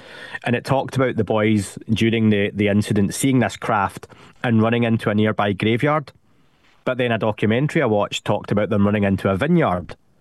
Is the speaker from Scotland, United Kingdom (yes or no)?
yes; Scotland, United Kingdom; I'm 39 years old. Being Scottish, if you're watching this, I look 50, right?